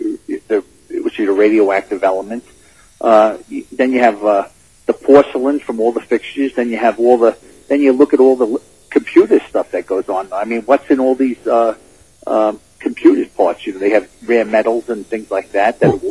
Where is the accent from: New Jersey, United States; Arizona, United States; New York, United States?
New York, United States; New York City; I grew up in Brooklyn and then Staten Island.